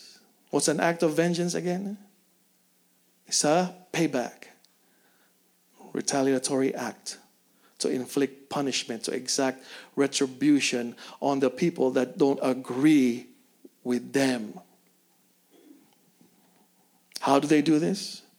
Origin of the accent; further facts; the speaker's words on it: Philippines; since we're mostly Filipino here